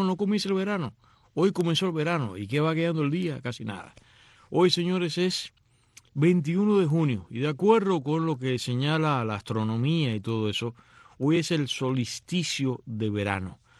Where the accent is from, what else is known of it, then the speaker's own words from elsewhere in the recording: Cuba; now in Miami, United States; los cubanos que salimos de Cuba y venimos aquí a parar a Miami